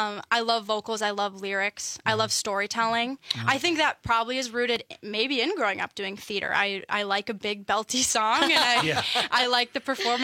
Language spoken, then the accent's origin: English; Lancaster, Wisconsin, United States; I grew up in Lancaster, Wisconsin. So it's about like an hour and a half from Madison.